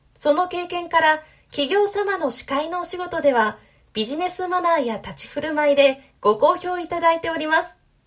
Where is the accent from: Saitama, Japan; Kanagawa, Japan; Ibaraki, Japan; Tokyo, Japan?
Kanagawa, Japan; Yokohama; 横浜生まれ横浜育ちの浜っ子です。